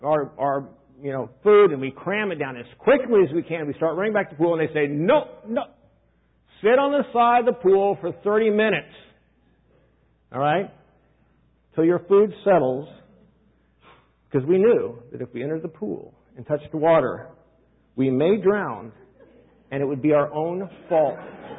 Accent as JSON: {"language": "English", "region": "Kansas", "country": "United States", "tie": "born or raised there", "said": "Now, I grew up in Kansas, and they had hot summers, maybe not as hot as this summer, but they had hot summers, and we didn't have air conditioning."}